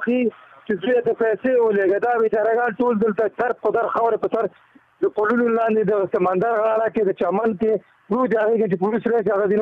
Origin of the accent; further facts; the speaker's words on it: Behsud, Nangarhar, Afghanistan; now in Turkey; او زه خپل د افغانستان د ننګرهار یم، ولسوالۍ مې بېسود،